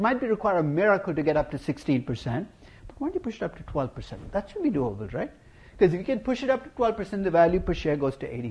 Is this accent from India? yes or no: yes; India; This was a few years ago when I went back to my hometown in India.